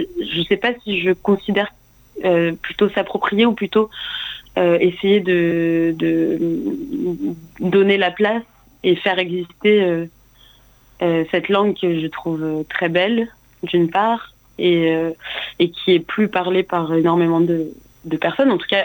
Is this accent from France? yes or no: yes; Occitanie, France; Après, moi, j'ai grandi en Ariège, donc j'ai appris l'occitan à l'école.